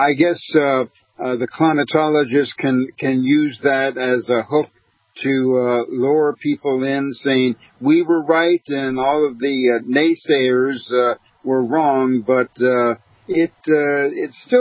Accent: Florida, United States; I've watched them since I was a little kid growing up in the Tampa Bay area

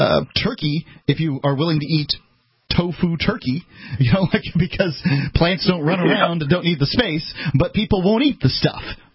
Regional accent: Florida, United States; That's what I'm from Florida, and we were taught to do that.

